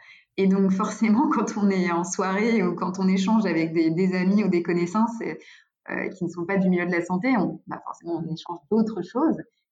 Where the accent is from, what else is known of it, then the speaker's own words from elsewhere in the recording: Brittany, France; Moi, je suis bretonne d'origine. J'ai fait mes études en Bretagne